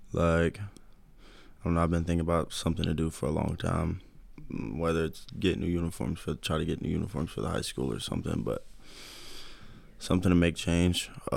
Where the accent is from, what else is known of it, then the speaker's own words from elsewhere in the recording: Starkville, Mississippi, United States; also born or lived in Ringgold, Georgia; now in Tullahoma, United States; I lived in Starkville, Mississippi. That's where I was born for a long time. And then I moved to a place called Ringgold, Georgia